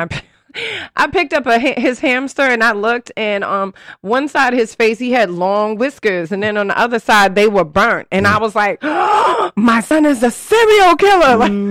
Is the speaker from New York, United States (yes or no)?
yes; New York, United States; So I had to call my LA homies for a translation, because I'm from New York. We just say, yo, I'll fuck you up.